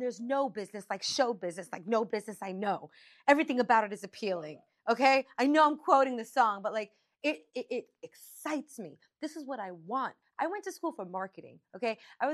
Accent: Brooklyn, New York, United States; I get to New York, I love New York. I'm from Brooklyn.

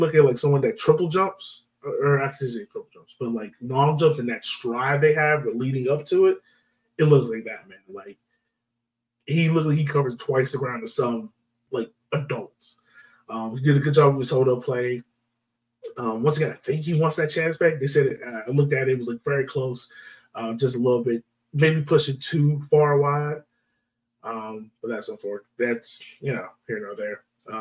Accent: Jamaica; as a Jamaican, getting to watch him out there, man

